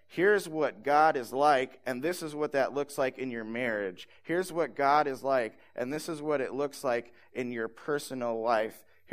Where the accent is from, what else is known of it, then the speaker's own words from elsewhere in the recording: the South, United States; I'm from the South, and we have Shoney's there, all right?